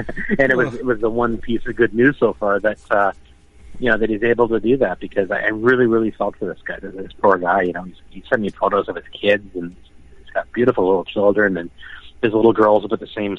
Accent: Toronto, Ontario, Canada; I'm born and raised in the Toronto area

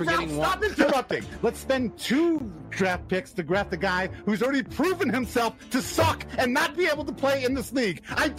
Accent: New York, United States; But I am from Long Island, and you would always say on Long Island.

